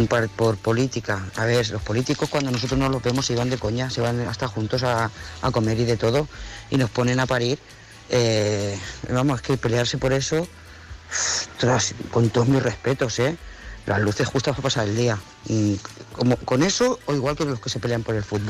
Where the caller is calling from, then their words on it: Lloret de Mar, Catalonia, Spain; de Lloret de Mar.